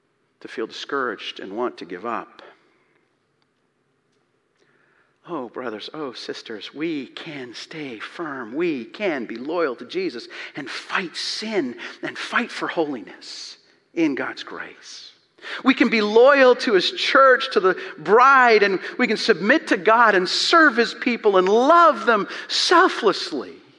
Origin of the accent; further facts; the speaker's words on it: Canada; this is crazy because I'm Canadian, but I'm watching the election news